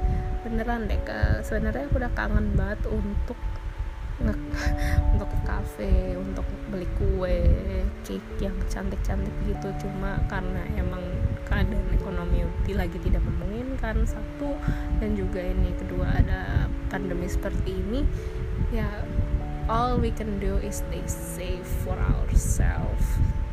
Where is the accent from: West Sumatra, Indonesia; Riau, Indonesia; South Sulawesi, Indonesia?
West Sumatra, Indonesia; Padang; orang yang dari saya dari Padang